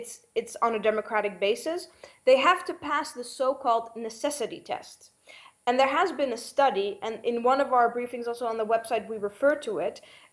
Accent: Netherlands; I'm from the Netherlands. I'm from Europe, so I know the TTIP case the best

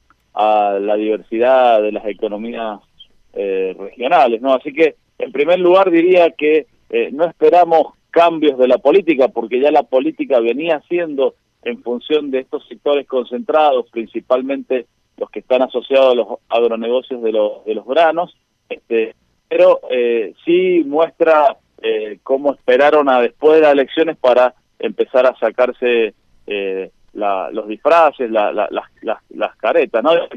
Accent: Mendoza, Argentina; Vemos además que, por ejemplo, como yo soy de Mendoza, en estos días se anunció un nuevo impuesto del 20% al vino.

